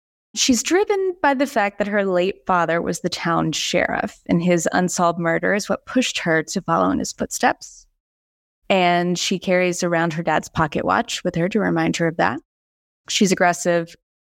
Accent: Texas, United States; I'm sorry, I was born in Texas and raised in the South, but I have no Southern accent, but I'll work on it.

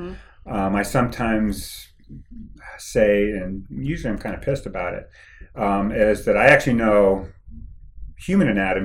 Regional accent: New York, United States; But I grew up in the Devonian of upstate New York. I'm very old. I grew up in upstate New York where there was lots of Devonian.

